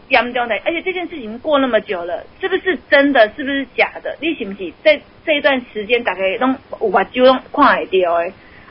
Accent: Taiwan; 那我们台湾人民还能相信什么？

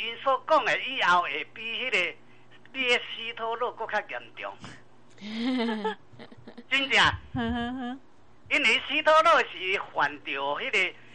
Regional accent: Taiwan; 咱台湾人个比佫较高咧，咱台湾人佫较巧咧

